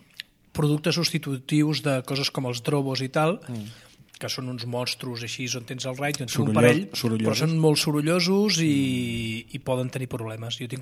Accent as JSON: {"language": "Catalan", "town": "Badalona", "region": "Catalonia", "country": "Spain", "said": "Soc de Badalona, per favor."}